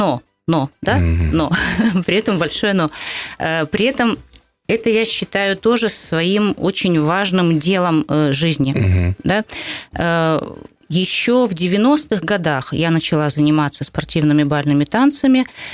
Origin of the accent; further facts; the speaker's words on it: Pskov, Pskov Oblast, Russia; Да, сама я из Пскова.